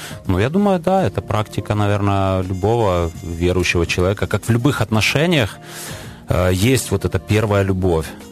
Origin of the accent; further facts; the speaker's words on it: Zaporizhzhia, Zaporizhzhia Oblast, Ukraine; потому что я сам из Запорожья.